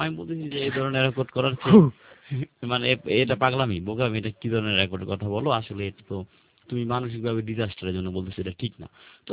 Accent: Narayanganj, Dhaka Division, Bangladesh; moved away as an adult; now in Dhaka, Bangladesh; তো আমি নারায়ণগঞ্জ থেকে ঢাকায় চলে আসলাম, আমি নারায়ণগঞ্জ পড়ালেখা করতাম ইন্টারমিডিয়েট

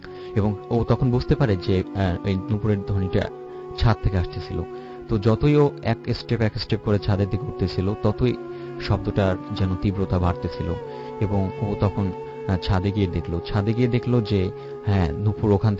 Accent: Kotalipara, Dhaka Division, Bangladesh; আমি ঘটনা গোপালগঞ্জের কোটালীপাড়া থেকে আসছি।

